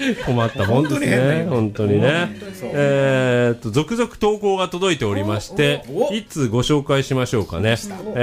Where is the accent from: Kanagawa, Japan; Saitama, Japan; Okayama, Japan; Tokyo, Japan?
Kanagawa, Japan; Yokosuka; 横須賀駅横の海のそばの公園で、はいはいはい。私の地元やね。